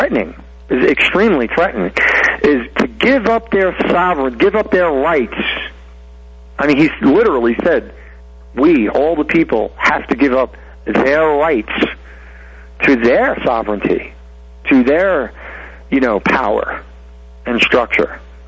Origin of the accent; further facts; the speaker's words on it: East Coast, United States; Because I'm from the East Coast, and I'm very familiar with Sharpton's tactics.